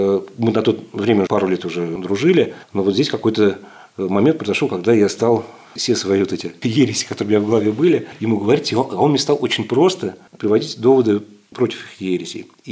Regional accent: Moscow, Russia; born there; Ну, я не был воцерковленным и не был православным. Хотя был крещен в детстве, я родился на Красной Пресне и был крещен также на Красной Пресне в храме Иоанна Предтечи.

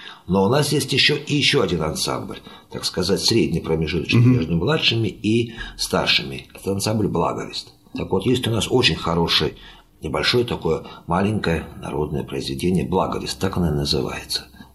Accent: Grozny, Chechnya, Russia; born or raised there; moved away as an adult; now in Moscow, Russia

